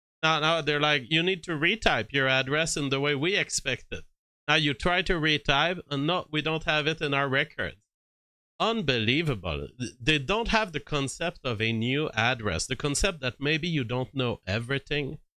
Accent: Quebec, Canada; also born or lived in Prince Edward Island; I was like, yeah, I come from Quebec and Prince Edward Island.

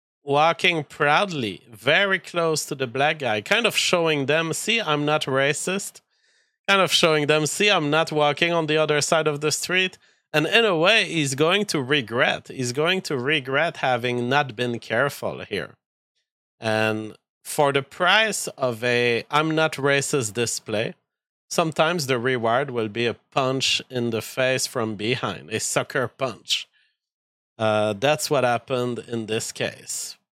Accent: France; accent: French; English is a second language; Like my French accent is so sexual in nature that it basically qualifies as imagery.

